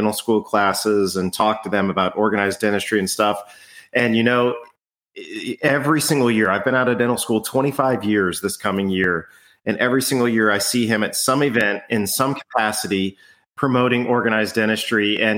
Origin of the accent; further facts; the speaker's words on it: Texas, United States; I say it because we're both from Texas